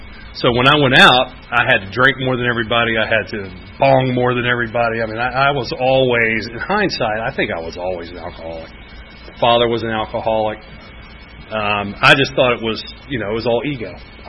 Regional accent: Atlanta, Georgia, United States; I grew up in Atlanta. I'm actually from here. I grew up, was born in Piedmont Hospital. My parents are Southern, both from Georgia.

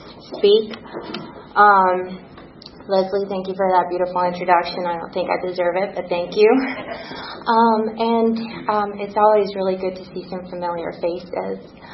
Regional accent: Puerto Rico; I was raised, born and raised in Puerto Rico, and that matters eventually.

